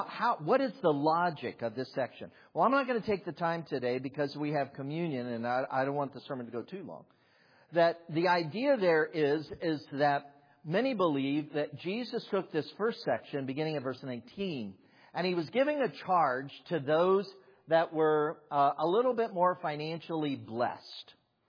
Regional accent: Dayton, Ohio, United States; And then when you know that they bought a house on Wilfred Avenue, where I grew up in Dayton, Ohio, it was given to flooding.

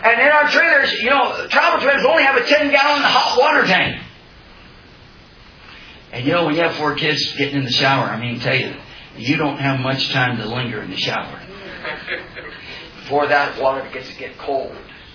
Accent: Indiana, United States; Where are you from? I'm from South Indiana.

